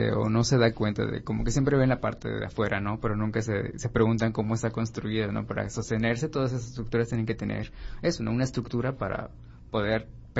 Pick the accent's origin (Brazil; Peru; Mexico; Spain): Mexico; Campeche; now in Mérida, Mexico; como yo no soy, digamos, de aquí de Mérida, sino soy de Campeche